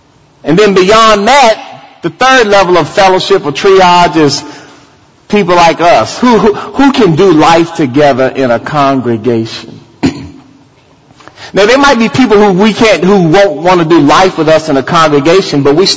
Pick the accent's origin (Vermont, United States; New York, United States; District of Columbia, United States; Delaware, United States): District of Columbia, United States; I grew up in near Washington, D.C. I grew up around concrete.